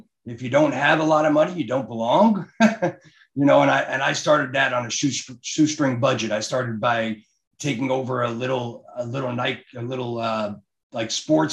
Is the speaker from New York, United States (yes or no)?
yes; Brooklyn, New York, United States; When I grew up in Brooklyn, New York, and even in Brooklyn, back then, I used to sit on my front stoop and sell seashells